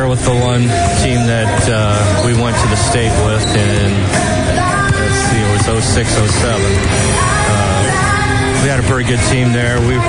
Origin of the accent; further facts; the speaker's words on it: New Knoxville, Ohio, United States; I'm a hometown boy. I was from New Knoxville. I didn't go to college. I graduated from New Knoxville, and I was a dairy farmer for 30 years.